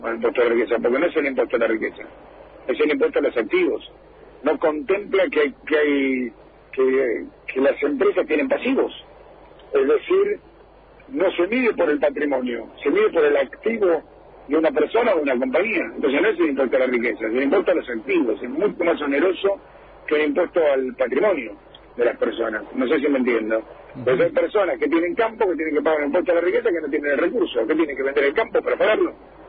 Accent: Argentina; nosotros como argentinos nos merecemos tener una plataforma de desarrollo adecuado.

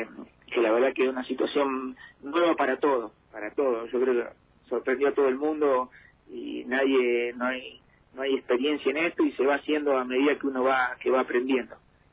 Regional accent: Alfonso, Buenos Aires, Argentina; De Alfonso, sí. Yo soy nacido, criado, todo en Alfonso.

